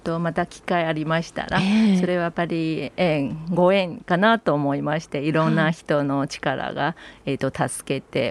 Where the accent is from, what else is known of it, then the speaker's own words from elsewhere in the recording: Taiwan; Japanese is a second language; now in Japan; じゃあ私台湾人ですから台湾をもっとしてもらいたいということで、